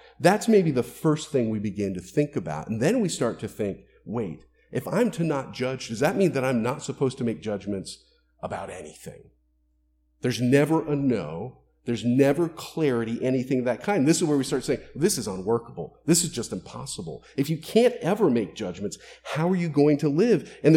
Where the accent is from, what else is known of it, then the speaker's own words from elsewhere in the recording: Florida, United States; I grew up in Florida. It's just grass and alligators.